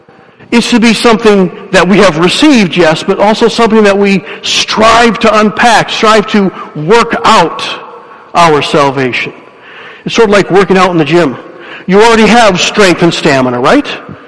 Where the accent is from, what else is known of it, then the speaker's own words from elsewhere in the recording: Michigan, United States; As I was growing up in Dutch West Michigan, I was taught from a very young age truisms.